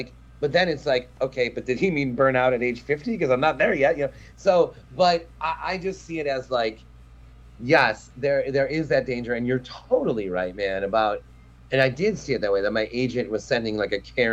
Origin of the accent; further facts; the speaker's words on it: Michigan, United States; I'm this dude from Michigan and I'm in this New York party